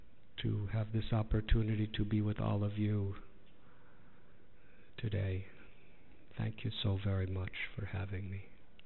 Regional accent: Chicago, Illinois, United States; I was born and raised in Chicago, America, in the 1960s, which was a time of great social turbulence.

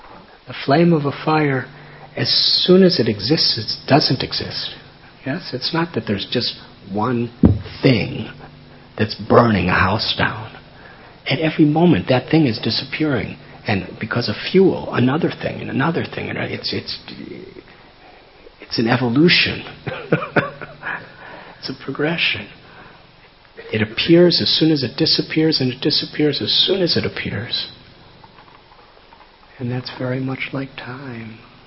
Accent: Chicago, Illinois, United States; I'm from Chicago.

